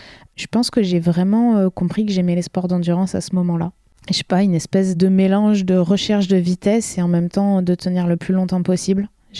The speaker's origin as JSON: {"language": "French", "town": "La Rochelle", "region": "Nouvelle-Aquitaine", "country": "France", "tie": "born or raised there", "said": "je suis originaire de La Rochelle. Et à La Rochelle, pour ceux qui connaissent, la voiture est assez... proscrite et tout se fait à vélo. Donc en fait, depuis gamine, je fais tout à vélo."}